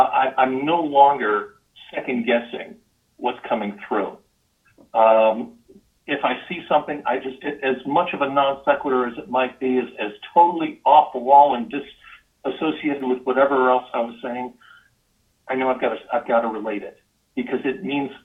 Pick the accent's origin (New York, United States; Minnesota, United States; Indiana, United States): New York, United States; I do not speak Hebrew. I know some Yiddish from growing up in New York, but that's about as close as I get.